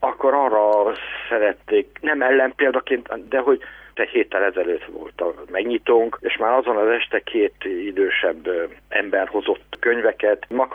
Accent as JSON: {"language": "Hungarian", "town": "Oradea", "region": "Bihor", "country": "Romania", "said": "én nem vagyok zsidó, de nem tudom letagadni, mert hát az a Nagyvárad, ahonnan még én is származom"}